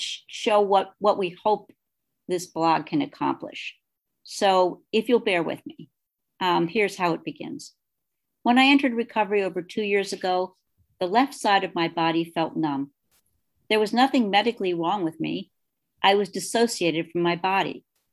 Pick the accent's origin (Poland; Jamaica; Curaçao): Poland; I grew up in Poland, and during my childhood, I had to share a room, which functioned as a kitchen, dining room, bedroom for my parents, and my bedroom with my parents.